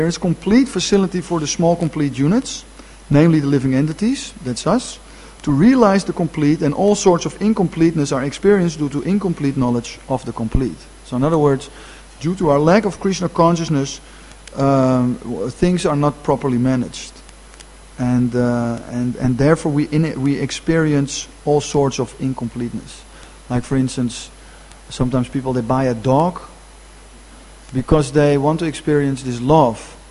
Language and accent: English; Netherlands; because I'm from Holland, and now in Holland, they are always managing these floods.